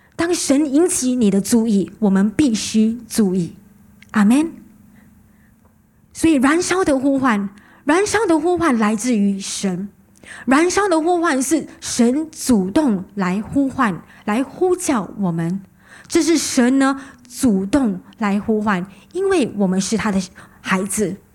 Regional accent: Singapore; 我们新加坡人都很忙的人哦

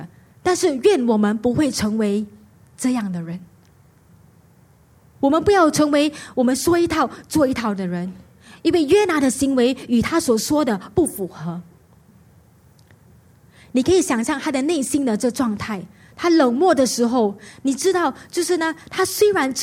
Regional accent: Singapore; 就在我们新加坡人现在的不差

